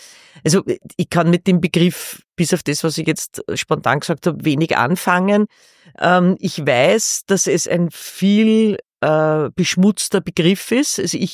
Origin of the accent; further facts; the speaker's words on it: Hainburg, Lower Austria, Austria; born there; ich bin ja gebürtige Heimburgerin. Und bei uns, wenn man drüber nachdenkt, war ja das irgendwie deutsch, Österreich, also deutsch sprechend, österreichisch, slowakisch sprechend.